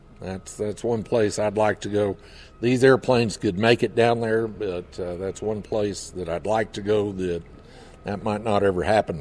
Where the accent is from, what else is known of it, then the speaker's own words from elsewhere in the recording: Texas, United States; It's built in Texas. That's my home state.